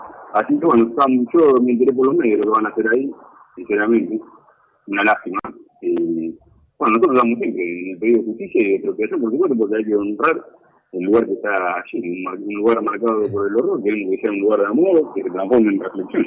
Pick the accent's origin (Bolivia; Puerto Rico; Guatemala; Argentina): Argentina; Arteaga, Santa Fe; Se va a replicar el mismo acto que se hace acá, en Rosario, se va a hacer en Arteaga.